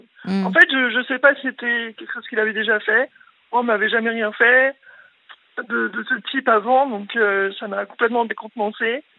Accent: Paris, Île-de-France, France; Je viens de Paris et j'ai 33 ans.

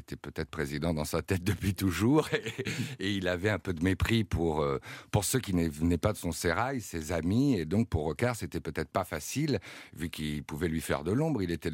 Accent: Monticello, Corsica, France; je viens de Monticelle, je suis originaire de ma grand-mère était de Corse.

